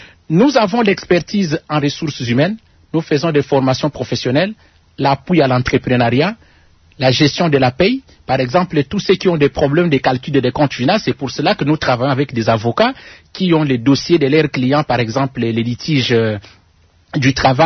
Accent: DR Congo; nous donne les droits, nous, en tant que Congolais, d'aider la nation avec notre expertise

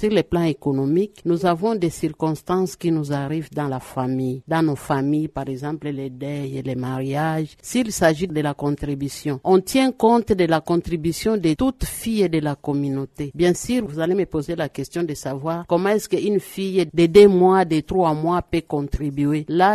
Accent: Kasenga, Haut-Katanga, DR Congo; une question très sensible liée à ma culture dont je suis de Kasenga.

